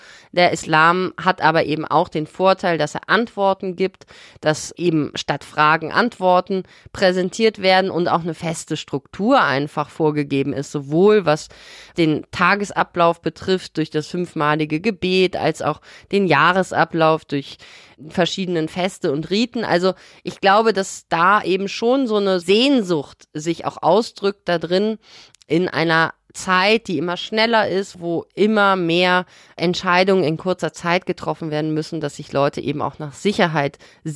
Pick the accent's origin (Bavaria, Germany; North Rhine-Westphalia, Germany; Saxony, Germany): North Rhine-Westphalia, Germany; Bonn; Und der Kontext, wo wir groß geworden sind in Bonn